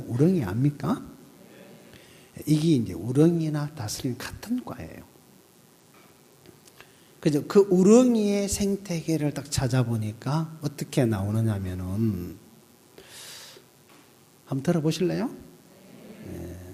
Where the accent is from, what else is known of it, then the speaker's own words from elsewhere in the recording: Gyeongsang, South Korea; 어릴 때 이제 시골에서 자라면서 이 겨울에 가서 이 경상도 말로 고디라 그럽니다.